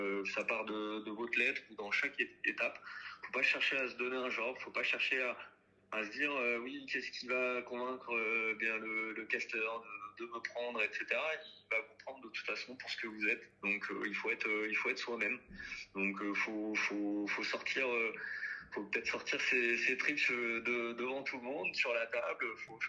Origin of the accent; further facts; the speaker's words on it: Blois, Centre-Val de Loire, France; Près de Châtellerault et je suis originaire de Blois.